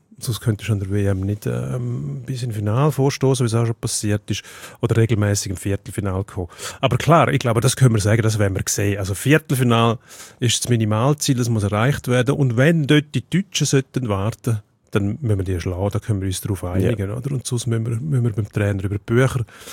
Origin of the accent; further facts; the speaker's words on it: Switzerland; Bei uns in der Schweiz auch während der Playoffs Zuschauer viel herrufen, wenn einer umgeht.